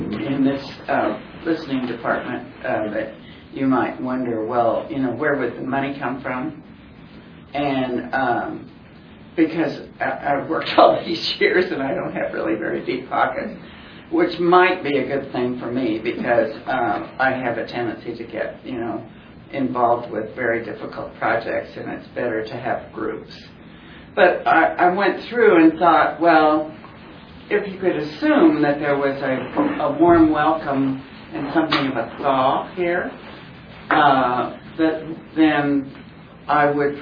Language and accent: English; Kansas, United States; but I'm originally from Kansas